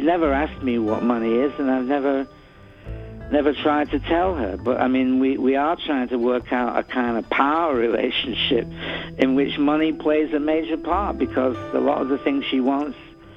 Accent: Manchester, North West England, United Kingdom; where I grew up in Manchester and the kind of economic culture that city had and the way it has imprinted itself on me.

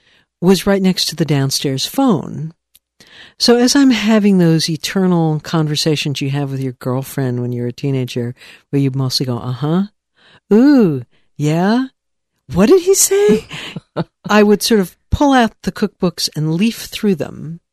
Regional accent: New York, United States; now in Vermont, United States; when I was a little girl growing up outside of New York City, I live in Vermont now

